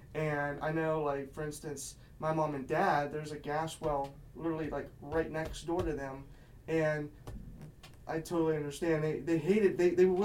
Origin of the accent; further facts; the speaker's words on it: Ohio, United States; Yeah, I can totally relate because I come from Ohio